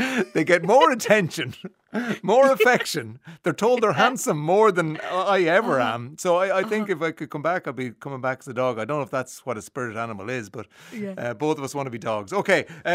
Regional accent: Leinster, Ireland; back in the day when I was growing up in Kildare, we were surrounded by horses.

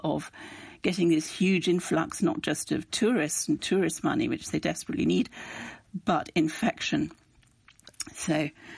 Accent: Ireland; as many Irish people

